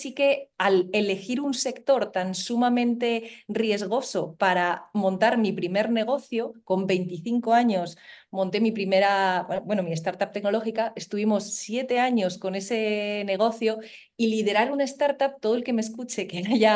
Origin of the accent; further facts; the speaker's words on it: Soria, Castile and León, Spain; Nací y me crié en Soria, en España. De hecho, Soria es de las ciudades más pequeñas de España y a pesar de vivir en un sitio tan pequeño, con tan pocas posibilidades a nivel laboral